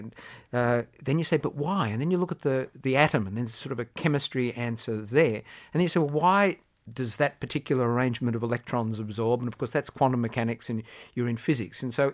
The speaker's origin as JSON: {"language": "English", "region": "Queensland", "country": "Australia", "tie": "born or raised there", "said": "I grew up all over Queensland. Dad was a teacher and got transferred from place to place."}